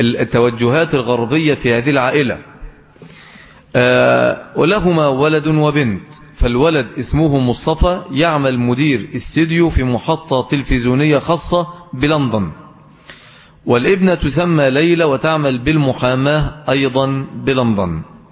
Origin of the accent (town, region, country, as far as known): Egypt